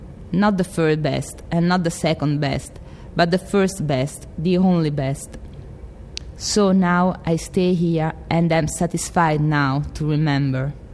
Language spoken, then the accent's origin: English; Rome, Lazio, Italy; English is a second language; moved away as an adult; also born or lived in London / Canada; now in United States; I'm from Rome in Italy. The region is Lazio, so it's the center of Italy. I learned my English in London, but after that I went to Canada and now I'm here in the US.